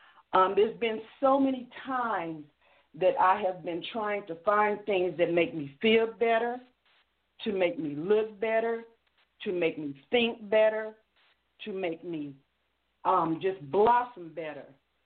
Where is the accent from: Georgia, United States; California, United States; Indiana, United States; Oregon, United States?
Georgia, United States; I'm originally from Georgia. My father was in the Air Force, so we did a little traveling around.